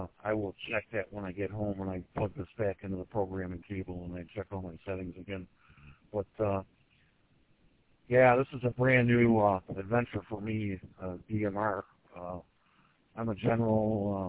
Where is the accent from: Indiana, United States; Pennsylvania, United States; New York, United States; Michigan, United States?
Michigan, United States; Ferndale; I'm from Ferndale, Michigan.